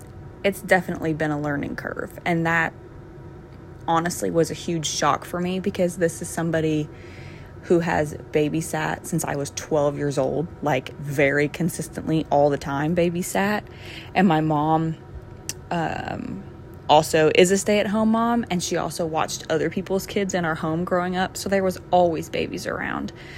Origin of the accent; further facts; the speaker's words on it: Louisville, Kentucky, United States; now in LaGrange, United States; I am a stay-at-home mom. I am from Louisville, Kentucky, and currently reside in a smaller town right outside of Louisville called LaGrange.